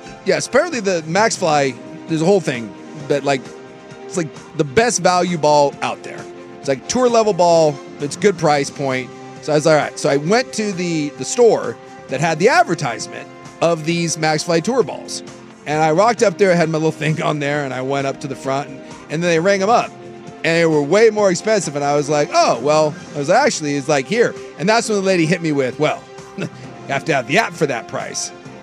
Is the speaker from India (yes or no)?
no; Alaska, United States; Growing up in Alaska, although Denali, sure.